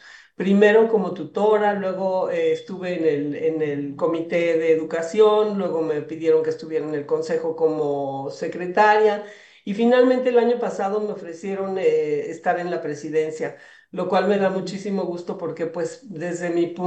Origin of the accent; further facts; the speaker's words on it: Mexico City, Mexico; born there; now in Oaxaca, Mexico; nací en la Ciudad de México, pero hace 18 años vine a vivir a Oaxaca.